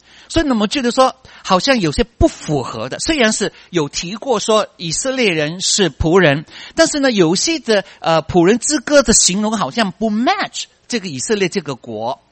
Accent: Hong Kong; 我是从香港来的

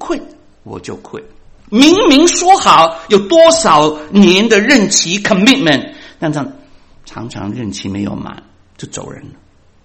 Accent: China; 我们中国人说受人之托怎么忠人之事

